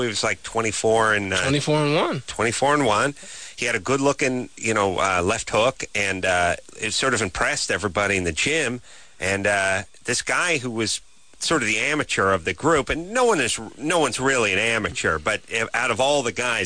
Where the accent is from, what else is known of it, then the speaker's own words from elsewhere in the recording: North Hollywood, California, United States; Plus, he's a local North Hollywood guy. Ah. I grew up in North Hollywood.